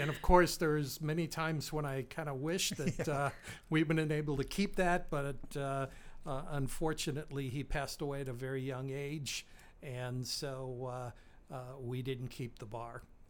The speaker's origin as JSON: {"language": "English", "town": "Chicago", "region": "Illinois", "country": "United States", "tie": "born there", "said": "Prior to that, I was born in Chicago on the north side."}